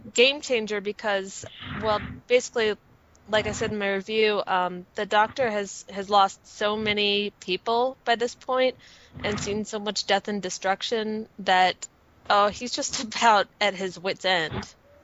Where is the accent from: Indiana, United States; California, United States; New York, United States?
California, United States; Los Angeles; Los Angeles, California.